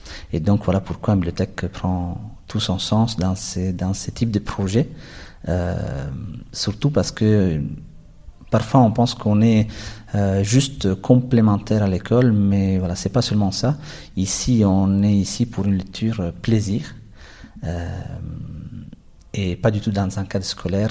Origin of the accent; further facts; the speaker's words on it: Italy; Oui, en effet, je suis italien.